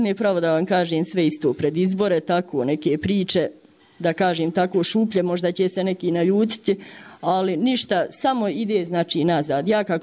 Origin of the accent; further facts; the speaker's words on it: Čajniče, Republika Srpska, Bosnia & Herzegovina; ja sam iz jednog sela isto koje je blizu Čajnića, ali išla sam, rođena sam u Čajnić, išla sam u školu u Čajnić, inače sam tamo više vremena provela nego na tom selu gdje sam rođena.